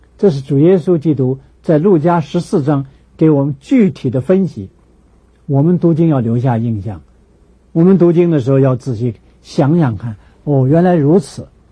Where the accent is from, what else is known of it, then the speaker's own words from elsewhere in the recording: China; 假如洋教的话，我们中国人何必信他呢？